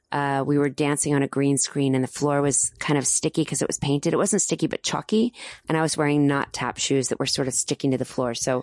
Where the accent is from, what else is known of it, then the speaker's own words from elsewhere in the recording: Texas, United States; now in Los Angeles, United States; A friend of mine actually from high school who happened to live here in Los Angeles, even though I'm from Texas